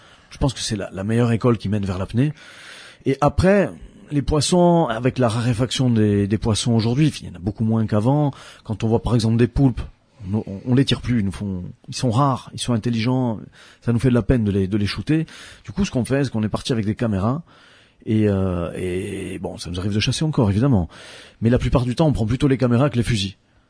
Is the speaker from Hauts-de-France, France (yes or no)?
no; Calvi, Corsica, France; Je suis de Calvi, ouais.